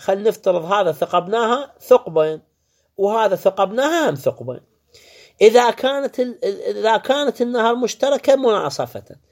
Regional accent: Iraq; عندنا بالعراق

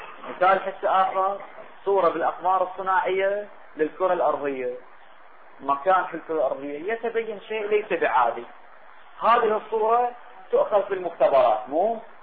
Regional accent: Iraq; احنا عندنا بالعراق طبيب عيون، طبيب صدرية، طبيب قلبية

